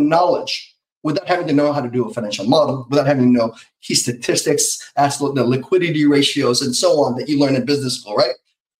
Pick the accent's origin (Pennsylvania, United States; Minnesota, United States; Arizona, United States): Pennsylvania, United States; Bethlehem; Pennsylvania is where I grew up. But I grew up in Bethlehem, Pennsylvania for 6 years of my life when I was very little. In fact, I consider that my hometown, by the way.